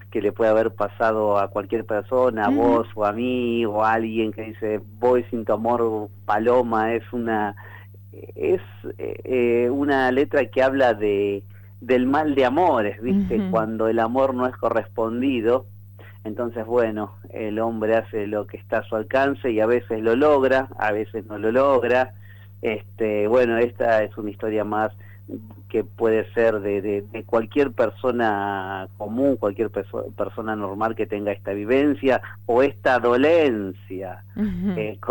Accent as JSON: {"language": "Spanish", "country": "Argentina", "said": "cuando nosotros como argentinos siempre demos más prioridad a la música extranjera que nuestra propia música"}